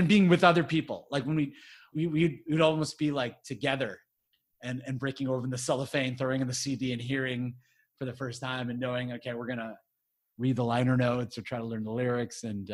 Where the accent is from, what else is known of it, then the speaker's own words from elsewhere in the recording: Illinois, United States; And I grew up in South Suburban Chicago during the 80s and 90s, right?